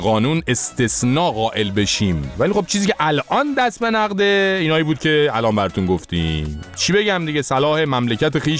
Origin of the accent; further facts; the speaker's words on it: Iran; به عنوان یه ایرانی